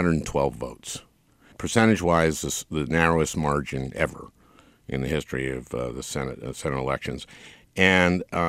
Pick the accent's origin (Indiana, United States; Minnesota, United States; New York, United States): Minnesota, United States; St. Louis Park; And I grew up in St. Louis Park, which is kind of the Jewish suburb of Minneapolis.